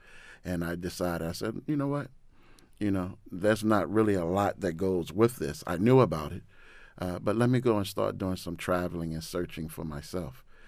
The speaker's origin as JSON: {"language": "English", "town": "Baltimore", "region": "Maryland", "country": "United States", "tie": "born or raised there", "said": "So I worked in Park Heights from like the age of 15 to 21. Growing up in Park Heights, if anyone know anything about Park Heights, especially the 80s, 90s, and up to now"}